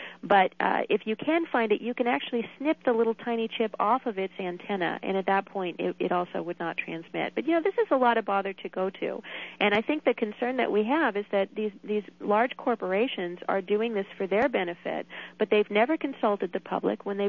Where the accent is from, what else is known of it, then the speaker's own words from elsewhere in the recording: New Hampshire, United States; Here in my home state of New Hampshire, we had a bill last year that would have required labeling